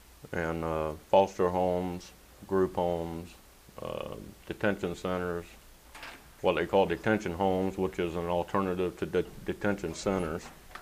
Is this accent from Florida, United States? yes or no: yes; Lakeland, Florida, United States; also born or lived in Plant City; I was born and raised in Lakeland and Plant City, Florida.